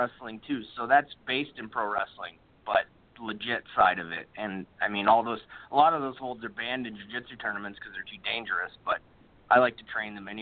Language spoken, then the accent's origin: English; Canada; I'm Canadian.